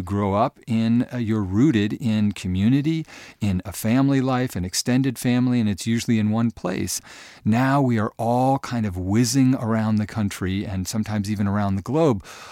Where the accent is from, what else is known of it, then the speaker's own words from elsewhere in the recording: Portland, Oregon, United States; Right. I grew up here. We love Portland.